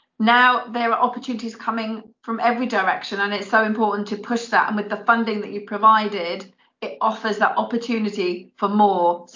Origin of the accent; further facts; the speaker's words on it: Great Yarmouth, East of England, United Kingdom; born there; I mean, I was born in Great Yarmouth. I adore it.